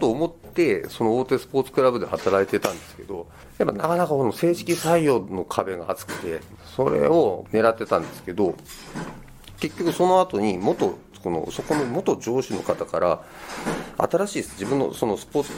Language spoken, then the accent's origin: Japanese; Yonezawa, Yamagata, Japan; 日本体育大学の出身、卒業しまして、出身は山形県の米沢なんですけど、1970年生まれで、現在52歳です。